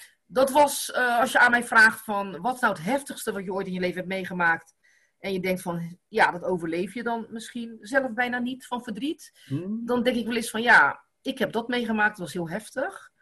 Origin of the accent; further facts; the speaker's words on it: Netherlands; born there; Ik ben in Nederland geboren. Ik ben meertalig, weet je. Ik spreek Nederlands, Caribisch, Portugees, ben op les geweest. Ik spreek Frans, ik spreek Engels.